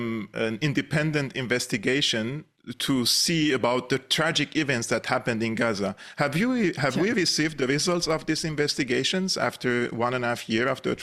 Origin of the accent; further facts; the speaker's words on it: Syria; English is a second language; for me as a Syrian, I'm an ethnic Armenian, but I was born and raised in Syria.